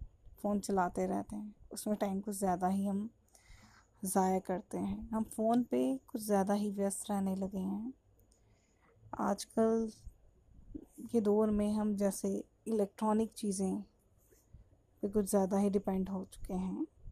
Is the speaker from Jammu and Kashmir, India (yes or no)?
yes; Jammu and Kashmir, India; मैं जम्मू कश्मीर की रहने वाली हूँ, ये आप सबको बता दूँ।